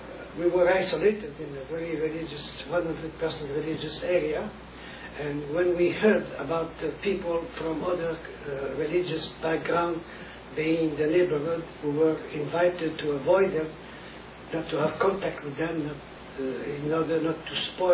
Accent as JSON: {"language": "English", "town": "Baie-Saint-Paul", "region": "Quebec", "country": "Canada", "tie": "born there", "said": "I was born in East part of the province of Quebec called Baie-Saint-Paul, in a small village, and my folks were working on farms, and I was born there, and was very happy to be a member of a big family, 7 children"}